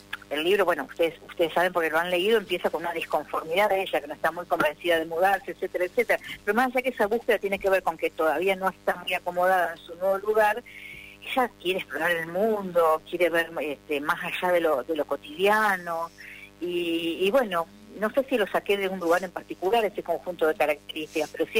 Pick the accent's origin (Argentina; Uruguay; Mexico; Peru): Argentina; Sunchales, Santa Fe; now in Rosario, Argentina; yo nací en Sunchales, o sea que me fui a vivir a Santa Fe cuando cuando terminé el colegio secundario, porque me fui para estudiar letras, tenía 17 años